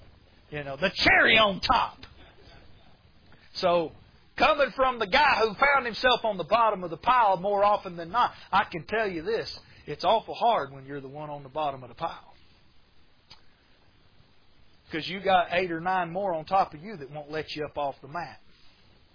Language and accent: English; North Carolina, United States; I'm a North Carolinian because I'm from North Carolina.